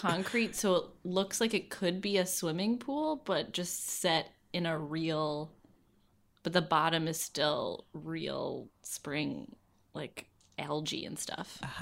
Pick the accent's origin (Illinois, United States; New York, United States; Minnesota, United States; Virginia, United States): Minnesota, United States; I'm from Minnesota, and I recently went home to, and went to the Minnesota State Fair.